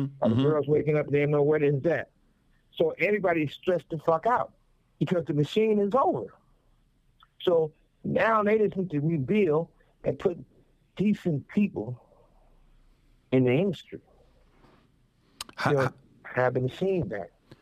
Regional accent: Compton, California, United States; also born or lived in Las Vegas; You know, I often say that I was raised in Compton, and I was made in Vegas at UNLV.

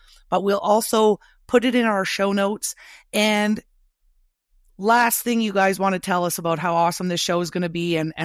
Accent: Canada; one thing that I notice as a Canadian when I go down to the American shows

